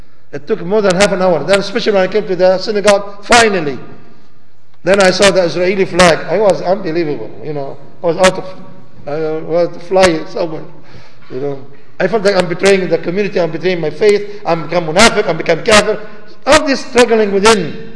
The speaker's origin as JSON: {"language": "English", "town": "Tripoli", "region": "North Governorate", "country": "Lebanon", "said": "I'm from Tripoli, Lebanon, north of Lebanon. We have two camps, Palestinian camp, Nahr al-Barid wal-Badawi."}